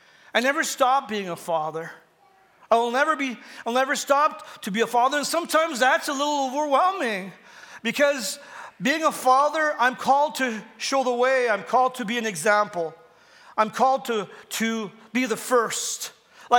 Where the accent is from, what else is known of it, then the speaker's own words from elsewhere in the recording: Ontario, Canada; I grew up in Northern Ontario where they did wood drafting.